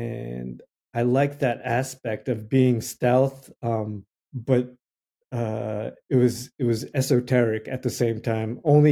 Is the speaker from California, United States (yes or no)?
yes; Los Angeles, California, United States; I mean, I was aware of it growing up in Boyle Heights. There was a lot of street gang graffiti surrounding everywhere I went in my neighborhood.